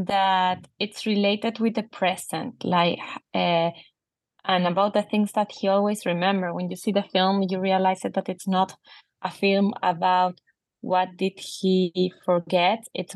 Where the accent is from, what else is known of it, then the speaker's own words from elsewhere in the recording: Chile; English is a second language; I grew up listening in Chilean television